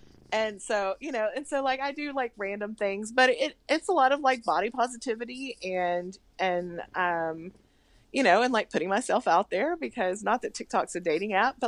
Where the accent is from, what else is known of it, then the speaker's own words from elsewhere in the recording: the South, United States; Right, right, and I'm from the South, and so, like, Delta is Atlanta, and Southwest is Texas